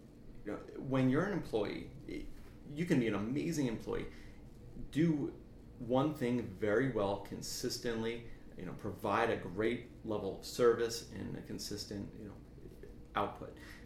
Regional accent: Florida, United States; because I grew up in South Florida

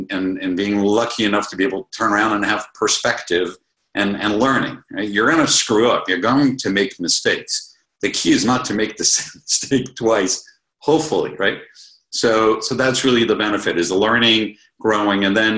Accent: Côte d’Ivoire; I grew up in West Africa, in the Ivory Coast. And life there was extremely privileged.

